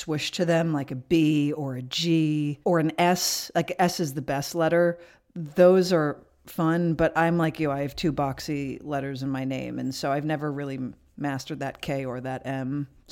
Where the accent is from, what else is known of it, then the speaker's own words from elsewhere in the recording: Victoria, Australia; accent: Melbourne; They say Melbourne. Melbourne.